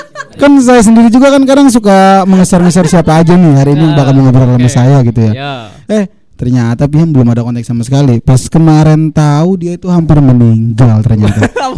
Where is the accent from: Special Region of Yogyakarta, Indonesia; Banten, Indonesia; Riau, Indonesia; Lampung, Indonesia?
Banten, Indonesia; Tangerang; Ya karena saya sih orang Tangerang juga gitu ya. Mungkin kan masih dari Jawa Barat ya kan, masih ada Sunda-Sundanya gitu ya, Sundanese lah.